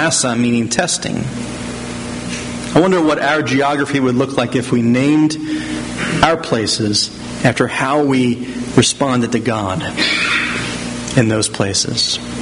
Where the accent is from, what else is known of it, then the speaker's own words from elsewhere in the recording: Pennsylvania, United States; The place where I grew up in West Mount Airy was developed about the turn of the 20th century, about 1900.